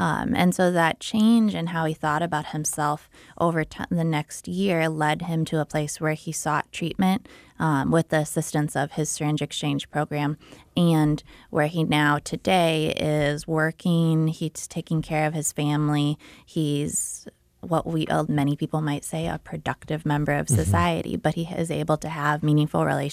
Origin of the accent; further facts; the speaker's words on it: Iowa, United States; I was living and working in Washington, D.C., and moved back to Iowa, my home state, in 2015.